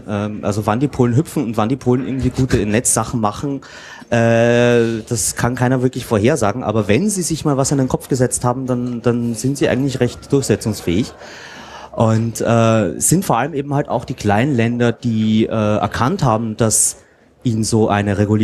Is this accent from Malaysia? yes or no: no; Austria; ich bin Österreicher, ich weiß eigentlich, wie das läuft mit großen Koalitionen.